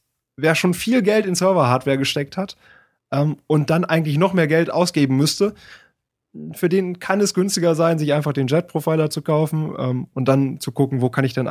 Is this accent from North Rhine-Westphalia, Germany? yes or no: yes; Bielefeld, North Rhine-Westphalia, Germany; Ich komme aus Bielefeld